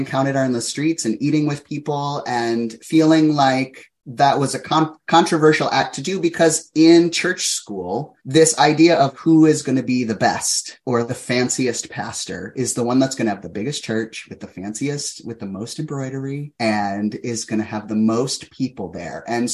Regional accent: South Dakota, United States; I grew up in South Dakota, which for folk who don't even know where South Dakota is on the map, if you fold the United States in half and fold it in half the other way, you'll get to South Dakota.

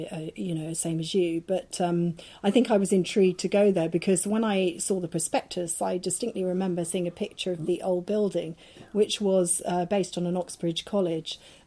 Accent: Weston-super-Mare, South West England, United Kingdom; I'm from Somerset, Weston-super-Mare.

